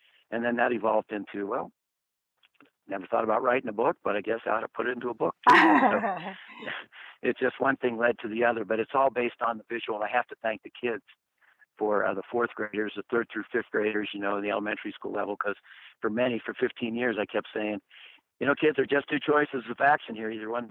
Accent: Pennsylvania, United States; No, I was raised in Pennsylvania, Western Pennsylvania.

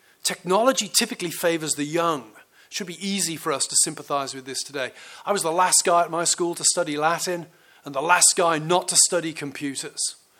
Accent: Birmingham, West Midlands, United Kingdom; born there; I was born in Birmingham in the United Kingdom, and then I moved to a fairly rural area, but I moved there with my family as outsiders.

